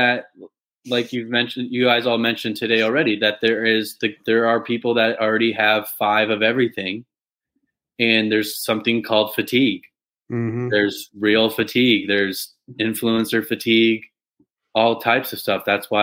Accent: Springfield, Illinois, United States; now in San Diego, United States; I do not live in my hometown of Springfield, Illinois anymore. And I live in San Diego, California.

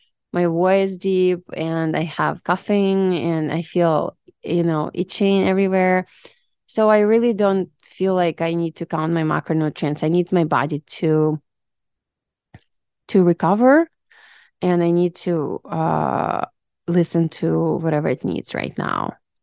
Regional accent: Ukraine; English is a second language; Because I'm not American, you know that. I'm Ukrainian.

